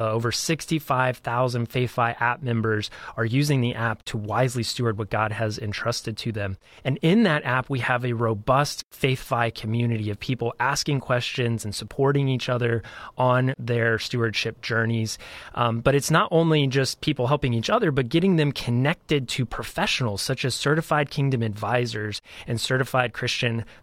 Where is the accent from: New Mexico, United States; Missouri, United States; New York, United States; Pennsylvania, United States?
New Mexico, United States; Like Walter from my home state in New Mexico